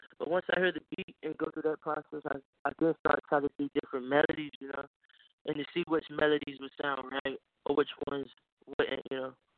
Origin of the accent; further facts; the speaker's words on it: Portsmouth, Virginia, United States; Well, I'm from Portsmouth, Virginia.